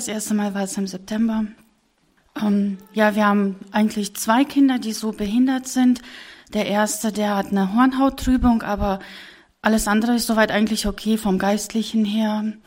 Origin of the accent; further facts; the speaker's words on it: Kalletal, North Rhine-Westphalia, Germany; Ich komme aus der Gemeinde Kalletal.